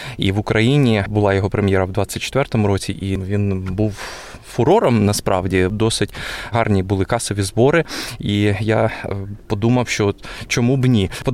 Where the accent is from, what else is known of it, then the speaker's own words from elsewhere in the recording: Kharkiv, Kharkiv Oblast, Ukraine; я сам з Харкова, і там цей будинок знаходиться.